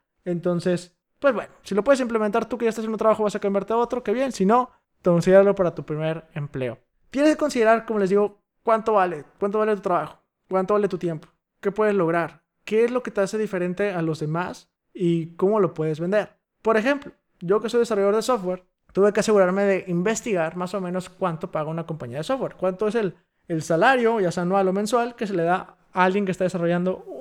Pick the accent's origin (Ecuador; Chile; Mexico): Mexico; Monterrey, Nuevo León; soy de Monterrey, una ciudad que se supone que es muy industrializada, muy en la vanguardia en la tecnología, a nivel México